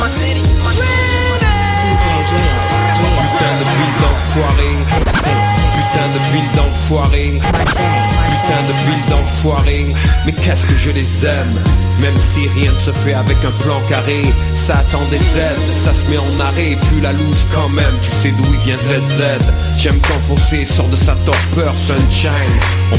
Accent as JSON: {"language": "French", "town": "Marseille", "region": "Provence-Alpes-Côte d'Azur", "country": "France", "said": "C'est d'ailleurs un peu comme ça qu'on aime se définir là-bas. On est Marseillais avant d'être Français."}